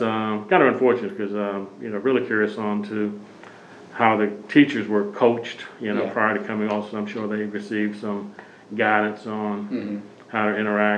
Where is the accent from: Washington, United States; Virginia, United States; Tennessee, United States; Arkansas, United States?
Virginia, United States; Louisa; Yes, I grew up in Louisa, but it was a lower end, far eastern part of the county, just near the Hanover-Goochland county line.